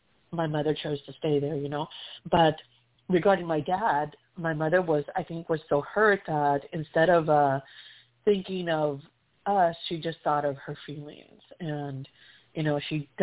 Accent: Texas, United States; I grew up in Texas, Mexican-American, and my mother, there's six of us in our family. And when we were young, we were very poor, and we lived in this small little city

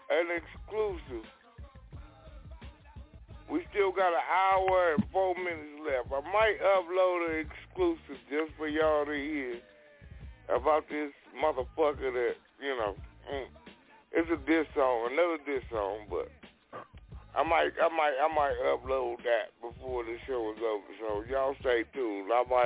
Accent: California, United States; I'm from California. … I'm from California.

